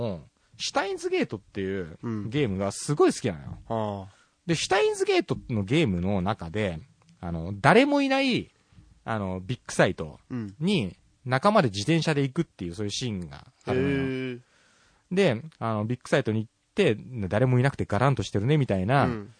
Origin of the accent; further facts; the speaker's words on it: Tokyo, Japan; なんかね、俺東京人なのに発想が田舎もんだよね。